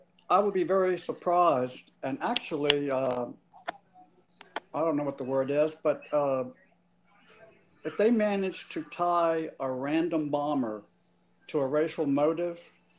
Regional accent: Louisiana, United States; You know, I'm from Louisiana.

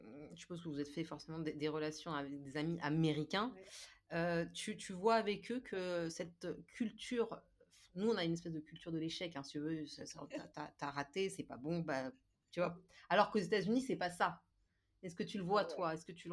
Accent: France; Je suis française et un 7, c'est pas bien.

